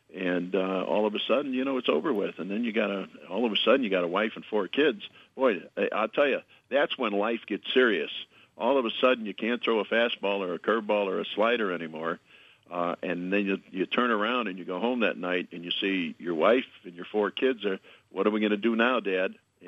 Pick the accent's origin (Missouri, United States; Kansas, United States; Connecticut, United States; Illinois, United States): Illinois, United States; Chicago; I was born and raised in Chicago.